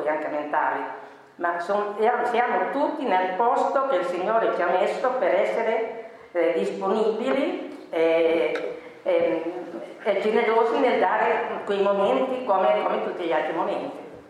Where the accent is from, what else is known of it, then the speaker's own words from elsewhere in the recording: Bologna, Emilia-Romagna, Italy; per esempio a Bologna, io vengo da Bologna, ci sono tante belle chiese